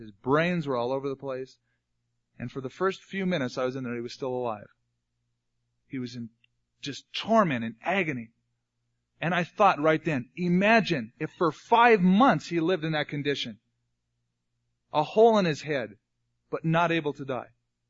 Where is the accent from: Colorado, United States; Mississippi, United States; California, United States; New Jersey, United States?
California, United States; When I grew up in California, we had a bunch of them around our house.